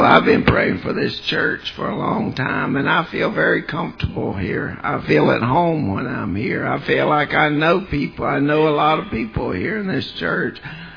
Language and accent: English; Florida, United States; well, I'm from Florida, and I want you to know there's people down there that loves him.